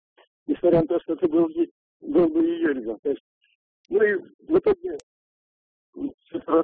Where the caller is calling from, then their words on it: Kazan, Tatarstan, Russia; я из Казани.